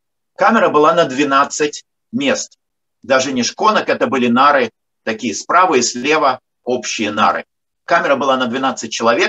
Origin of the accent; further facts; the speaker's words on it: Moscow, Russia; Я москвич, ездил на Украину, у меня были друзья.